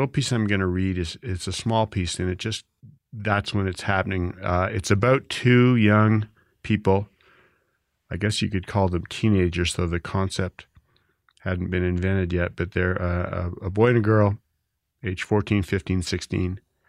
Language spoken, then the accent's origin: English; Montreal, Quebec, Canada; we weren't Irish, we were Canadian. I mean, I grew up in Montreal, right? And I a third and fourth generation Irish.